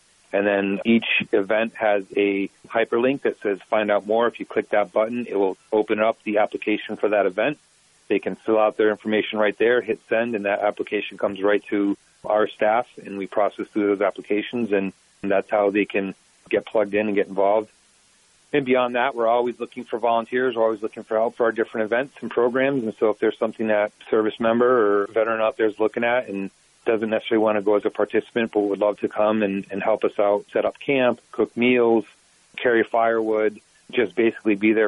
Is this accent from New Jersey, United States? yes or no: no; Massachusetts, United States; And I told him I came from Massachusetts and was a big outdoor guy, loved hunting and fishing and anything in the outdoors.